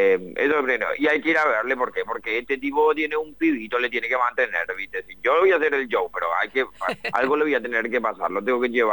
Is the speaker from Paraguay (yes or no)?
yes; Paraguay; No, yo soy paraguayo.